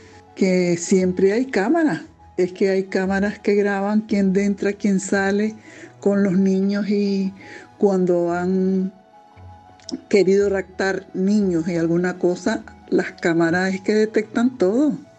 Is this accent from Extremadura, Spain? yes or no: no; Córdoba, Andalusia, Spain; de Córdoba.